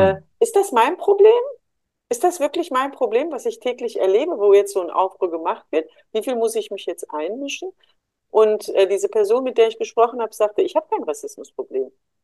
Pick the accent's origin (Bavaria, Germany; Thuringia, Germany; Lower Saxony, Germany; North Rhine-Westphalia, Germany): North Rhine-Westphalia, Germany; Duisburg; aber ich bin im Duisburger Norden, in Duisburg-Hamborn groß geworden